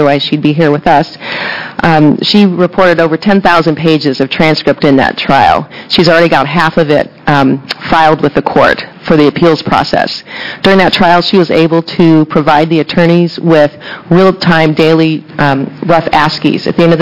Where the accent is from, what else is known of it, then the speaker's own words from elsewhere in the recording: Portland, Oregon, United States; I'm from Portland.